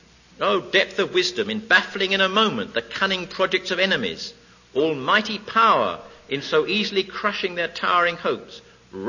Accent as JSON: {"language": "English", "region": "England", "country": "United Kingdom", "said": "Again, I'm an Englishman, you're Americans, but we all have national deliverances, don't we?"}